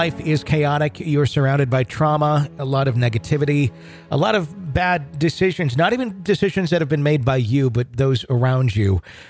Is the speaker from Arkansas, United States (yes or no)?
yes; Arkansas, United States; now in North Carolina, United States; We moved from my home state of Arkansas to North Carolina at the very end of 2013.